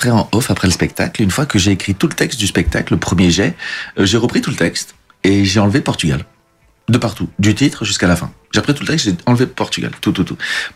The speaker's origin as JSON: {"language": "French", "country": "France", "tie": "born there", "said": "je suis né en France, j'ai rien contre la France, je mets pas le Portugal largement au-dessus, sur un piédestal par rapport à la France, c'est les deux"}